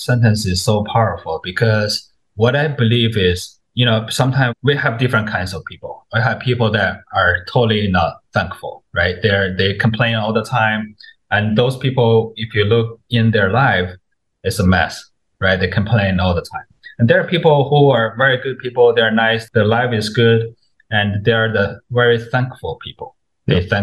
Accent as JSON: {"language": "English", "country": "China", "second_language": "English", "said": "In China, I'm from China. In China, you're not even allowed to have a BB gun."}